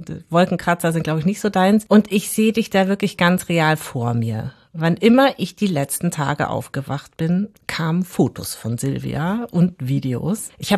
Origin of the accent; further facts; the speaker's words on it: Munich, Bavaria, Germany; München, das war meine Heimatstadt.